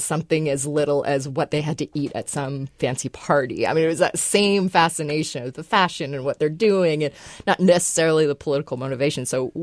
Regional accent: United States; And I speak as an American here

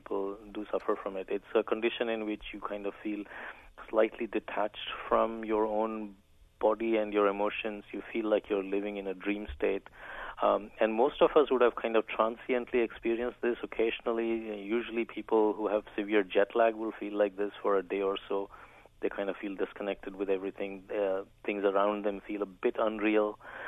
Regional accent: India; Yeah, I grew up in India

